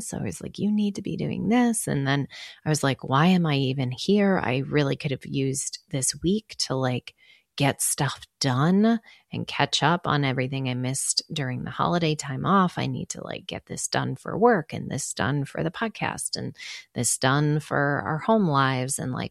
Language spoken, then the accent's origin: English; Chicago, Illinois, United States; I'm from Chicago. It's all flat there.